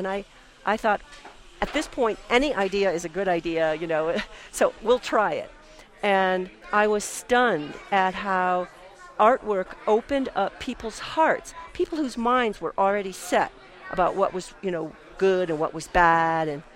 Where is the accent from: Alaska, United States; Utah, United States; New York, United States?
Alaska, United States; In my home state, Alaska, we already have climate refugees.